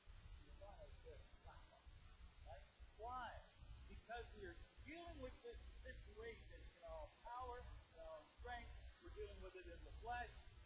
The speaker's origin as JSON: {"language": "English", "town": "Simcoe", "region": "Ontario", "country": "Canada", "tie": "born or raised there", "said": "I went to my hometown, small town, Simcoe, Ontario, all right?"}